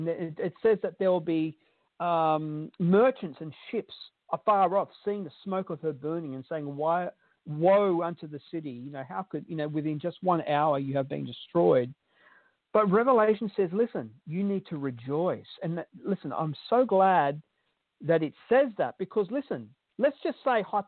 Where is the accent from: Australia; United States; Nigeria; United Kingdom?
Australia; As an Australian, I couldn't believe it.